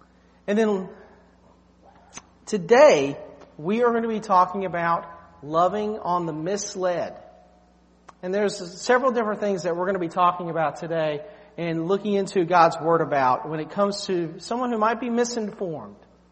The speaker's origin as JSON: {"language": "English", "town": "Beargrass", "region": "North Carolina", "country": "United States", "said": "I was from Beargrass, North Carolina. We didn't know what that was."}